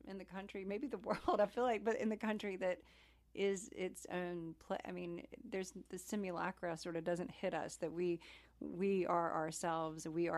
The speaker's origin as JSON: {"language": "English", "region": "North Carolina", "country": "United States", "said": "I went to boarding school up north, and that for me was the moment where I actually realized I was from the South."}